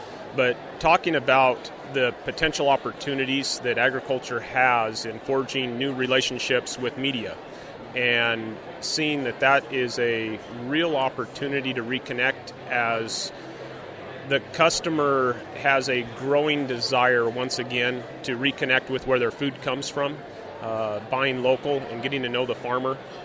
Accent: Etna, California, United States

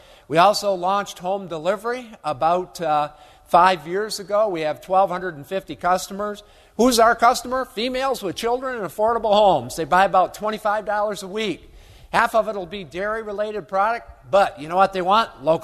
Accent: New York, United States; And I'm originally from upstate New York, grew up about 60 miles north of Syracuse, New York.

